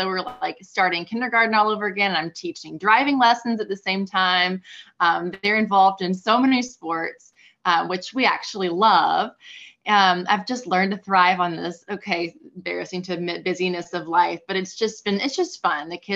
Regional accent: Louisville, Kentucky, United States; I am right outside of Louisville, Kentucky. So I was born and raised in Louisville and stepped outside for 4 years to go to college, just 60 miles down the road in Lexington.

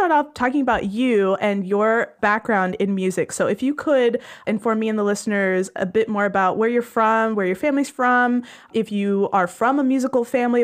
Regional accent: Arizona, United States; you know, I'm from Arizona, so

